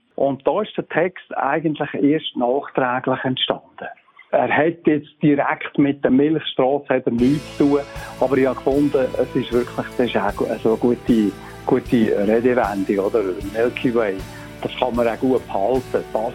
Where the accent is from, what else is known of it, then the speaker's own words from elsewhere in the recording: Switzerland; wir sind hier in der Schweiz zusammen aufgewachsen.